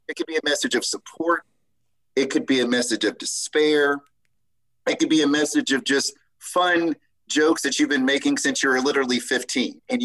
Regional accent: Dayton, Ohio, United States; For you may know, Jack, that I was born and raised in Dayton, Ohio, and on June 4th to be exact, I will turn 50 years of age.

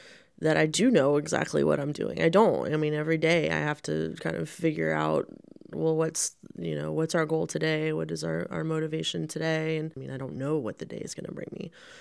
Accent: Augusta County, Virginia, United States; You know, I grew up in Augusta County, and there's a huge portion that's coming through there. And, you know, I grew up running around in the fields and playing on the land and riding horses. And it's coming close to our farm in Afton.

